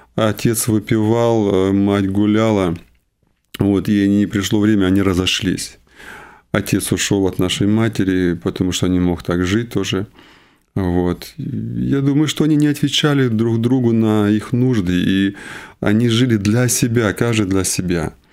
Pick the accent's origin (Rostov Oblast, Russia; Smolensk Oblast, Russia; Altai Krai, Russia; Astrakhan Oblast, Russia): Rostov Oblast, Russia; Shakhty; also born or lived in Novocherkassk; Я вообще сам из Ростовской области, города Новочеркасска. А воспитывались мы в детском шахтинском доме.